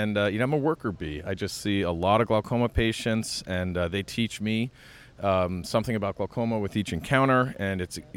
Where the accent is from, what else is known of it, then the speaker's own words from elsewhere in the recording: New York City, New York, United States; And yep, we're in my hometown of New York City.